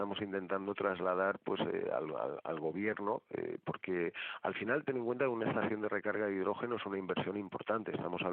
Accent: Spain

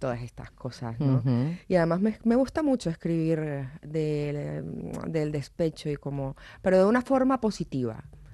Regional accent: Barranquilla, Atlántico, Colombia; en mi tierra, en Barranquilla.

